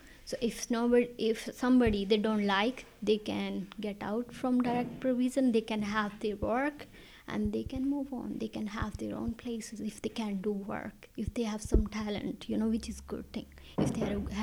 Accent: India; English is a second language; moved away as an adult; now in Ireland; originally I'm from India, so I came here 5 years ago. So I'm living in a direct provision right now.

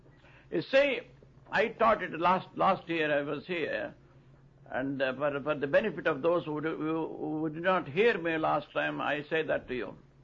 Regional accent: India; born there; So I was born in India as a Hindu, Orthodox Hindu at that. I was saved many years ago in India.

